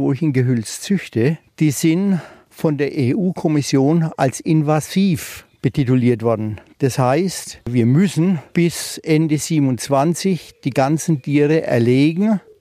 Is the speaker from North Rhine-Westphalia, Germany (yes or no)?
no; Kronach, Bavaria, Germany; Bei uns in Kronach würde man sagen, der braucht da Schemeler unten aufzusteigen.